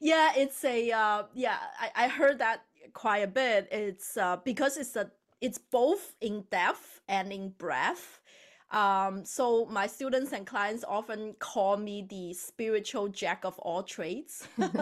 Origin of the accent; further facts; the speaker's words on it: China; because I grew up in China, I was born and raised in China